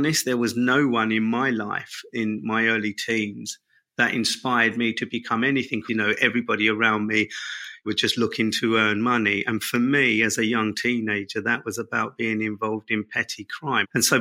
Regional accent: London, United Kingdom; So I grew up in Southeast London in a very deprived neighborhood. We had council houses, which are sort of social housing. I come from a mixed race background. My father came to the United Kingdom on the Windrush as a Jamaican.

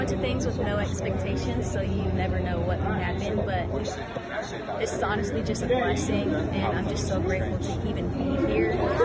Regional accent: California, United States; You know, I'm from California, so it's not too far from home.

